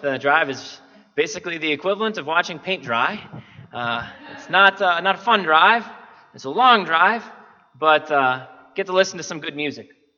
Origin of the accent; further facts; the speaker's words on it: Minnesota, United States; also born or lived in Georgia; I grew up in Minnesota, and that's what we used to call it.